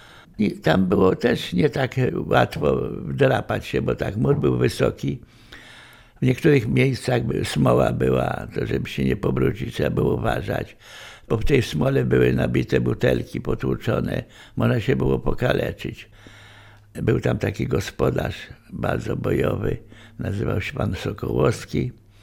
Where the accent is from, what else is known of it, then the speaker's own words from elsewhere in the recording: Lublin, Lublin Voivodeship, Poland; Tutaj się wychowałem na Rurach Jezuickich, kiedyś to była dzielnica taka trochę łobuzerska, Rury Jezuickie.